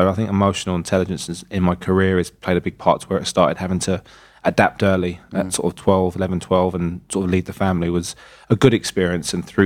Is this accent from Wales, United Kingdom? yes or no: no; Wimbledon, London, United Kingdom; my parents moved us to Wimbledon when we were a small child. So basically from sort of 0 to 14, I grew up in Wimbledon.